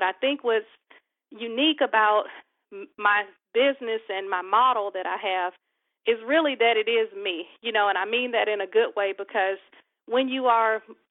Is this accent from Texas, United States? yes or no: yes; Houston, Texas, United States; now in Maryland, United States; I'm actually originally from Houston, Texas.